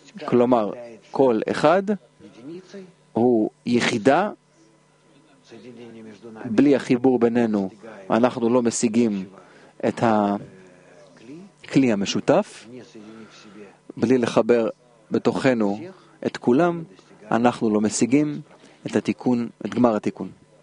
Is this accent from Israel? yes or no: no; Kazakhstan; אני מקזחסטן